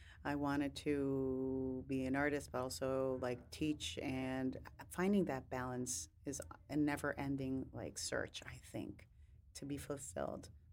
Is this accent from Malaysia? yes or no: no; Guaynabo, Puerto Rico; moved away; But no, growing up in Guaynabo, that wasn't my reality.